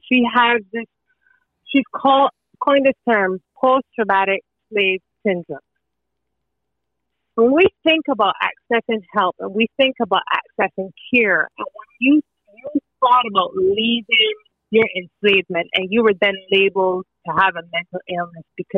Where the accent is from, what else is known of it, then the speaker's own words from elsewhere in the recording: Barbados; I'm from Barbados, born and raised in Barbados